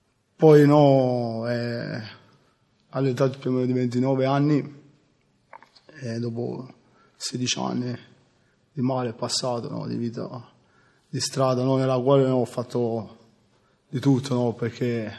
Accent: Salerno, Campania, Italy; ho 34 anni e sono di Salerno.

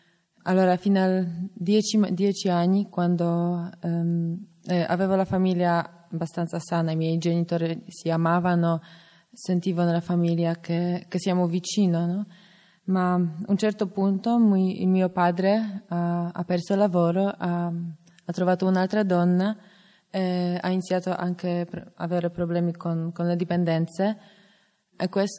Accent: Poland; now in Italy; sono venuta in comunità più di un anno fa, vengo dalla Polonia.

